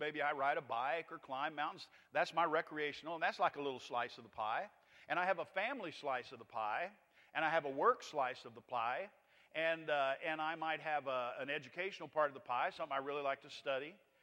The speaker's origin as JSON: {"language": "English", "town": "Skellytown", "region": "Texas", "country": "United States", "tie": "born or raised there", "said": "In my neighborhood where I grew up in Skellytown, Texas, if you got caught doing something wrong, you were likely to get whipped by the neighbors all the way back to your house."}